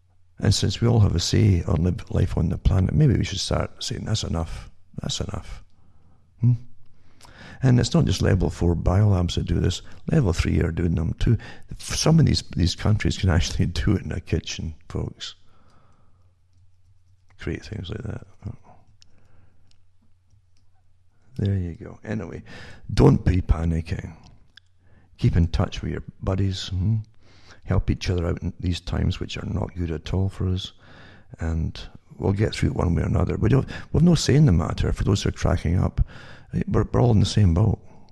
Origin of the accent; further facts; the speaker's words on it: British Columbia, Canada; from Interior Canada